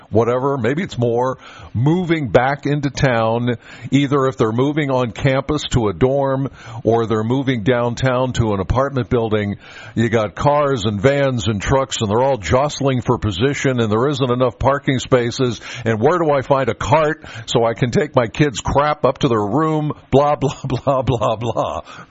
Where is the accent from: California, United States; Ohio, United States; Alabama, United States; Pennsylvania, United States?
Pennsylvania, United States; Penns Valley; All right, I'm from Penns Valley.